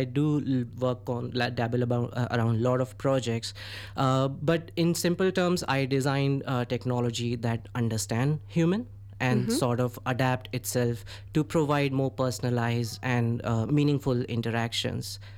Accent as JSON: {"language": "English", "country": "India", "tie": "born or raised there", "second_language": "English", "said": "I was growing up in India, you know, stress isn't very commonly talked about."}